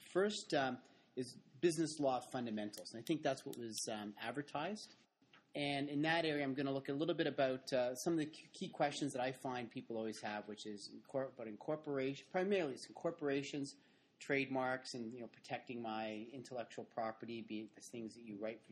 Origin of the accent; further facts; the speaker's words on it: Ontario, Canada; I don't suspect you will since we're all from Ontario in this room right now